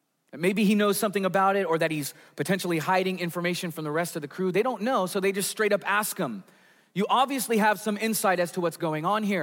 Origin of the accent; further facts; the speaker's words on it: Portland, United States; I'm from Portland. I'm an American and I'm a Christian.